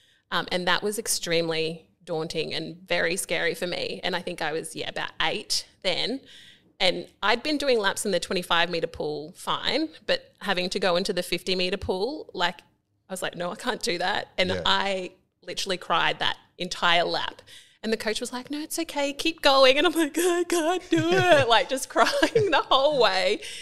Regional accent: Australia; But I think just growing up in Australia, going through

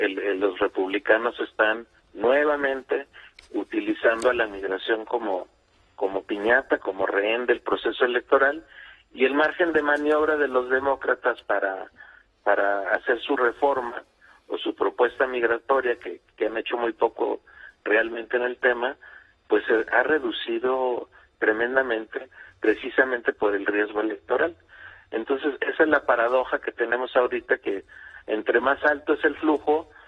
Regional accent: Mexico; pues somos nosotros, somos mexicanos, y otra vez vamos al norte

